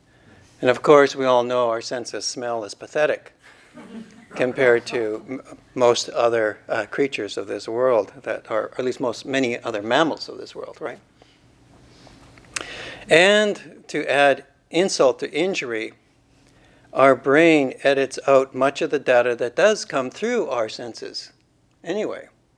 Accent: Calgary, Alberta, Canada; I was born in Calgary and grew up with a view of the Rockies to the west.

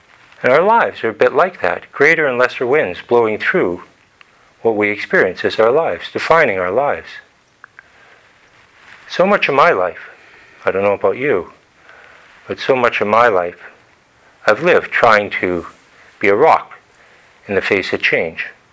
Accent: Alberta, Canada; When I was a kid growing up in Alberta, I was fascinated by the wind.

